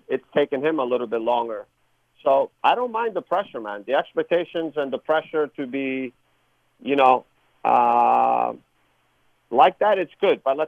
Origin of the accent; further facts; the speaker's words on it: Chicago, Illinois, United States; especially for me it was different because I grew up in Chicago. I played for the team.